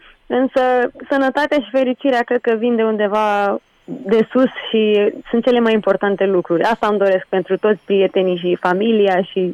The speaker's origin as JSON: {"language": "Romanian", "town": "Moinești", "region": "Bacău County", "country": "Romania", "said": "Eu sunt din Moinești, din județul Bacău și acolo De obicei se întâmplă magia."}